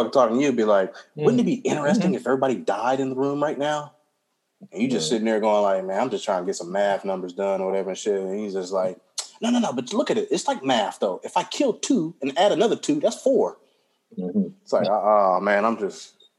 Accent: Compton, California, United States; I grew up in Compton, people.

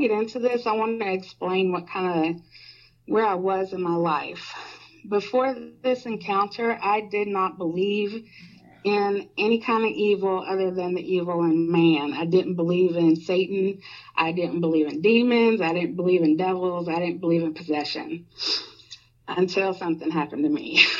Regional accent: Perry County, Kentucky, United States; He's from Knott County, Kentucky, and I grew up in Perry County, Kentucky.

